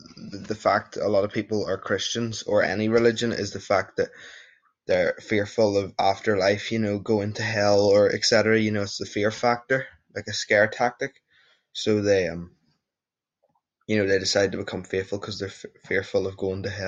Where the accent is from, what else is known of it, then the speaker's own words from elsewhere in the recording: Northern Ireland, United Kingdom; I just wanted to say I'm from Northern Ireland in the UK